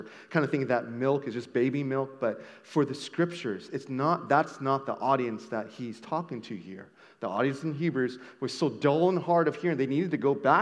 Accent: California, United States; now in Texas, United States; I'm from California. I don't know what good barbecue is.

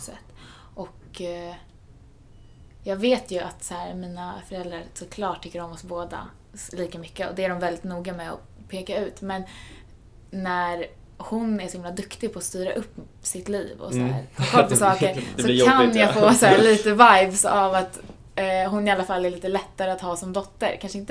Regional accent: Huddinge, Stockholm County, Sweden; Huddinge.

